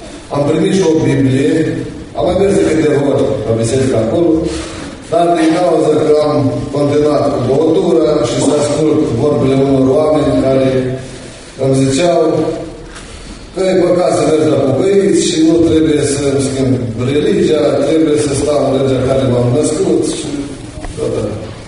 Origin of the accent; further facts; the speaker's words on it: Dona Cantrenilor, Suceava County, Romania; sunt din Dona Cantrenilor, județul Suceava.